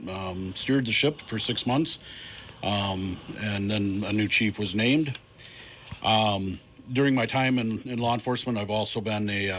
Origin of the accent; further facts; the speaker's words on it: Austin, Texas, United States; As far as about myself, I'm from Austin, born and raised in Austin on the South Edge.